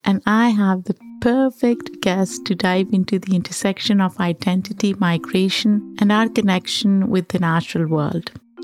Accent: Pakistan; Growing up in Pakistan

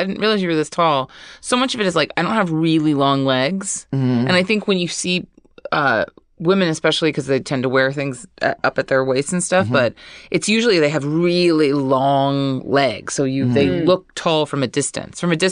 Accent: Hawaii, United States; I'm originally from Oahu.

